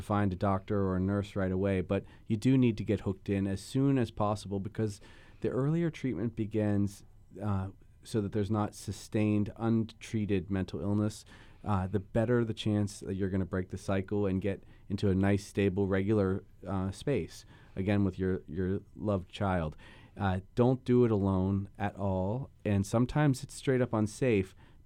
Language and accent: English; Hawaii, United States; of course I'm from Big Island with you